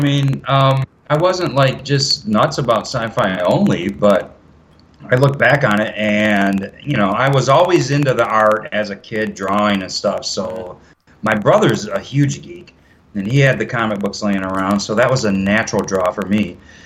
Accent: Detroit, Michigan, United States; But looking forward to doing Motor City, which is my hometown.

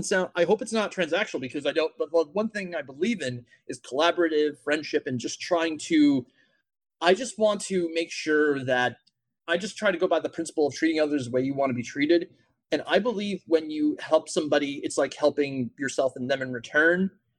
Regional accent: New Jersey, United States; And around that time, I told them I was from New Jersey.

